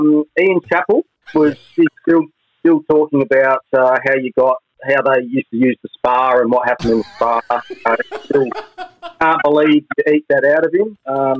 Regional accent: South Australia, Australia; we grew up in the Barossa Valley, or I grew up in the Barossa Valley, I should say, and then we moved back down to town when I sort of started high school.

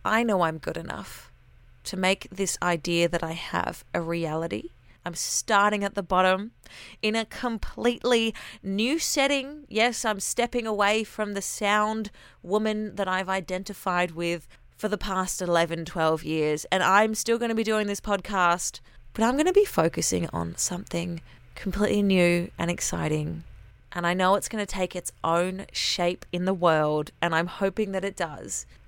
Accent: Australia; I'm Aussie

